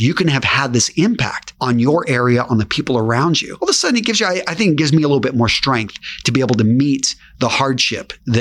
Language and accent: English; Midland, Texas, United States; also born or lived in Oxnard; I was raised pretty much in Midland, Texas. Midland, okay. Odessa, that area, small town outside of Midland called Greenwood. So I'd grown up in small towns